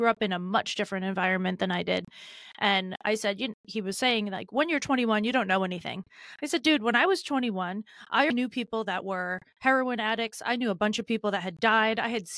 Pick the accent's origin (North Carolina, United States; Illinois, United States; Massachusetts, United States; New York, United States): Massachusetts, United States; Fall River; Fall River, Mass.